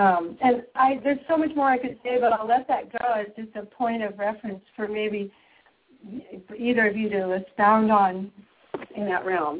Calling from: Ashland, Oregon, United States; from Ashland, Oregon.

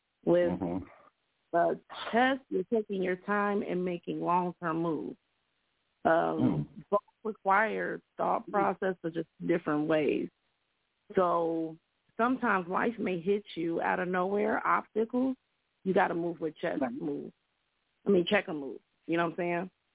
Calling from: Indiana, United States; I'm actually calling from Indiana.

